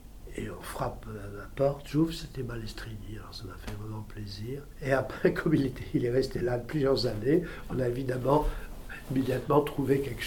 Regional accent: Marseille, Provence-Alpes-Côte d'Azur, France; born there; also born or lived in England; Je suis né à Marseille. J'ai vécu en Angleterre. Je suis parti, j'avais, je sais pas, 2 ans, un truc comme ça.

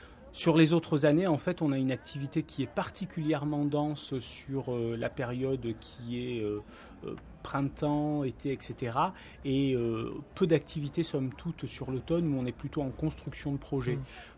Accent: Marseille, Provence-Alpes-Côte d'Azur, France; je suis natif de Marseille, j'ai grandi dans le quartier, je suis né à la maternité de la Belle de Mai comme beaucoup, j'ai grandi dans le quartier de la Plaine

